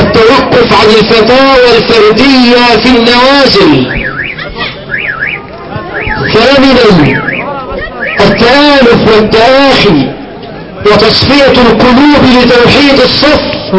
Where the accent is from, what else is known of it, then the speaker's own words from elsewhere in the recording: Egypt; اللهم اجعل بلدنا مصر آمنة مطمئنة